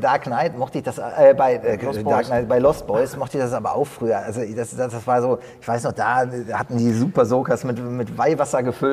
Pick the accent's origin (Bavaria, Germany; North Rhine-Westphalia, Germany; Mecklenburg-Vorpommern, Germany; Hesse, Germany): North Rhine-Westphalia, Germany; Unna; das ist eigentlich, wo ich herkomme. Ich habe hier damals schon als 13-Jähriger Horrorfilme gedreht und so, die sind unfreiwillig Komödien geworden mit zwei Kumpels hier aus Unna